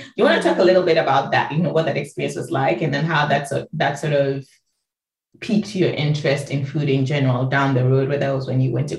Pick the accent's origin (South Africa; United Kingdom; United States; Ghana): Ghana; so I grew up, was born and raised in Ghana, and it's very interesting